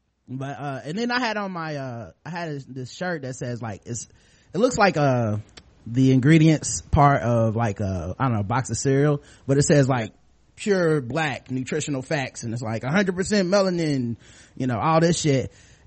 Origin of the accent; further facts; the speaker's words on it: the South, United States; I am from Trump, the South.